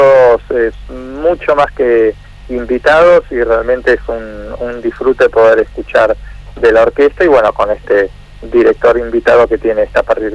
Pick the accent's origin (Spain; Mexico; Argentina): Argentina; para nosotros como argentinos, hoy por hoy … ya es un clásico